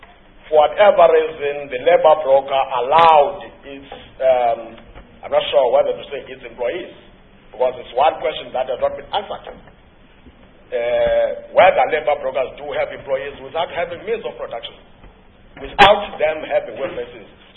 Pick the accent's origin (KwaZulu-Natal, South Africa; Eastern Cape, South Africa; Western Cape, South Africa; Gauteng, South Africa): Gauteng, South Africa; Nigel; I'm from Gauteng, in Egu-Ruleni region. There's a town called Nigel.